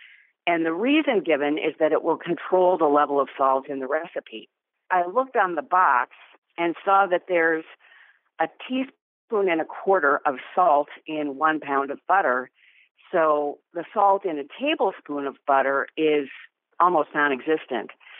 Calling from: North Oaks, Minnesota, United States; and I'm calling from North Oaks, Minnesota.

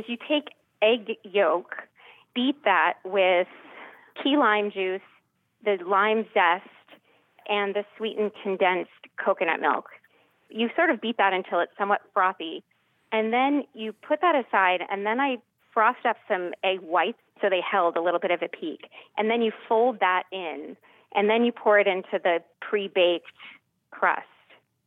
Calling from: Lexington, Massachusetts, United States; I'm calling from Lexington.

